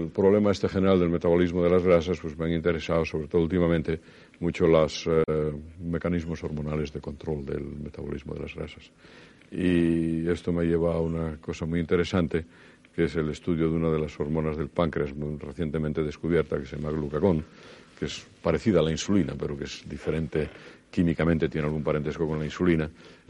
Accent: Asturias, Spain; siendo asturiano y una zona lechera, pues me encanta y bebo vasos de leche como agua

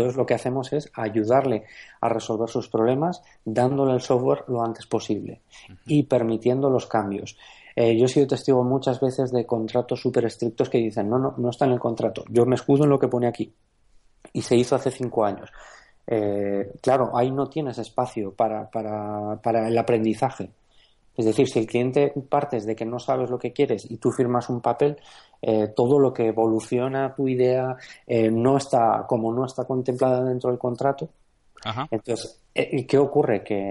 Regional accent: Aragon, Spain; voy a empezar diciendo que soy maño, con mucho orgullo, la verdad. Cada año que paso fuera me siento más atraído hacia mi casa

